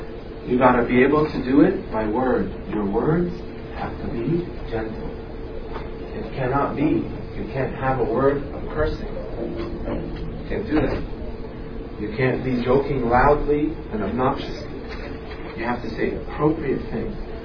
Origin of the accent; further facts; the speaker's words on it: Australia; now in United States; I'm Australian, how many thousands of cars pass me?